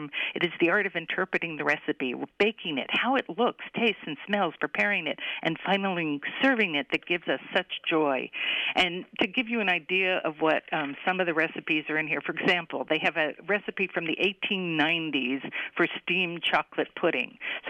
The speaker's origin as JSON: {"language": "English", "town": "Winthrop", "region": "Massachusetts", "country": "United States", "tie": "born or raised there", "said": "Sheila was 11 years old when she baked her first cake in the kitchen where we grew up in Winthrop, Massachusetts."}